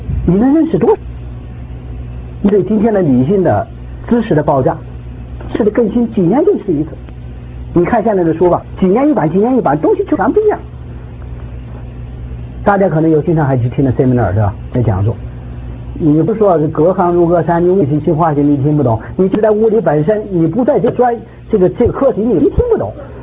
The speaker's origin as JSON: {"language": "Chinese", "country": "China", "said": "我是中国人"}